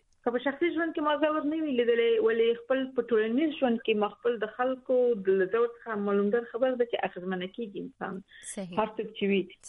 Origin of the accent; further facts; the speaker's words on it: Laghman, Afghanistan; also born or lived in Nangarhar; زه په افغانستان کې زه د لغمان ولایت یم، خو پیدا شوې په ننګرهار کې یم. خو زه افغان یم، ماته مهمه ده چې افغان یم.